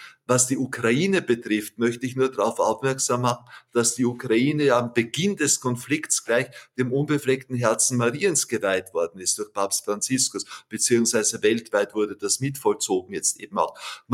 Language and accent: German; Wampersdorf, Lower Austria, Austria; bei uns in meinem Heimatdorf in Wampersdorf